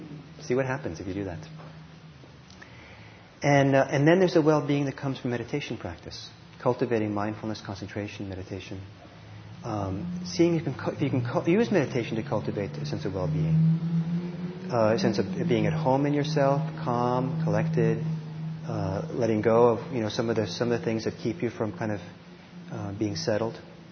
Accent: United States; That was a foreign idea growing up in America for me.

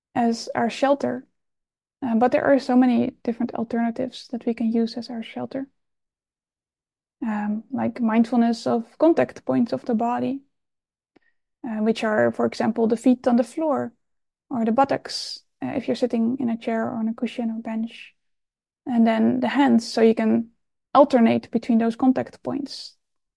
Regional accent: Netherlands; English is a second language; I used to bike to school when I was living back in the Netherlands. I was growing up in the Netherlands, and there was a lot of rain.

